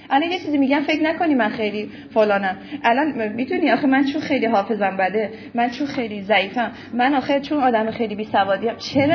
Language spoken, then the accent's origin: Persian; Isfahan, Iran; ما اصفهانی ها خیلی افتخار میکنیم به اصفهانی بودنم.